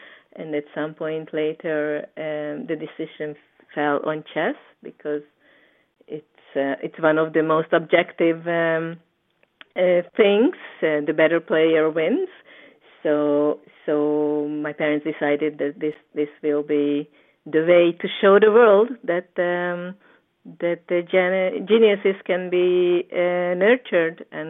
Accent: Hungary; now in Israel; I come from Hungary. I live in Israel for almost 30 years now. Here's where I raised a family.

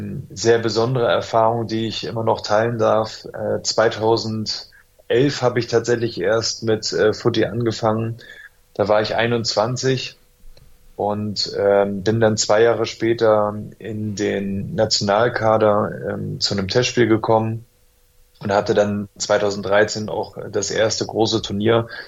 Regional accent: Germany; born there; und ich dann quasi als geborener Deutscher vielleicht auch mal eine andere Perspektive mitnehmen kann

